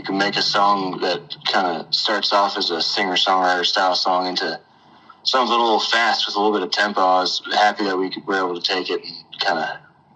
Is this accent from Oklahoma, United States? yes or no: no; New Braunfels, Texas, United States; I'm from New Braunfels, Texas. I play country music